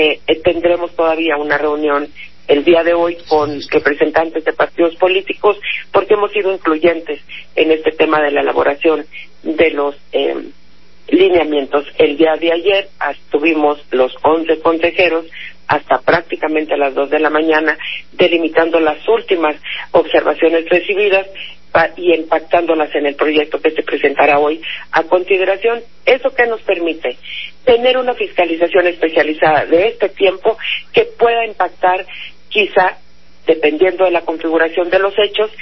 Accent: Sonora, Mexico; vengo del estado de Sonora.

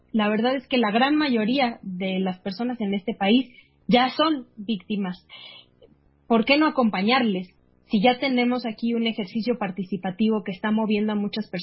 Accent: Mexico; para que nosotros podamos obtener esta justicia que tanto deseamos como mexicanas y como mexicanos?

